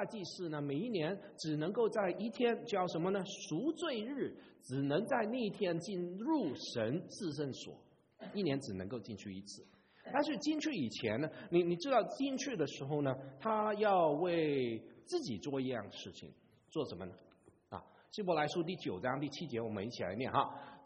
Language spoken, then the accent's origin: Chinese; Hong Kong; Chinese is a second language; 你们讲跟我们香港人讲话慢一点啊，真的太快了。